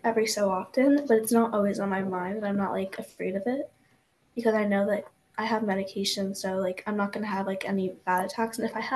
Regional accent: Verona, New Jersey, United States; I'm 13 years old. I'm from Verona, New Jersey.

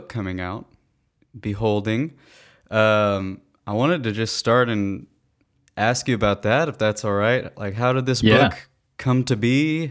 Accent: Texas, United States; I'm a writer. I'm from Texas.

